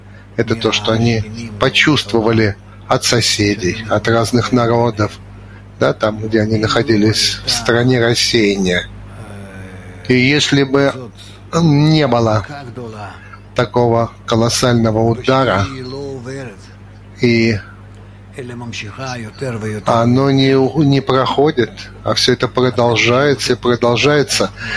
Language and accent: Russian; Russia; now in Israel; я из России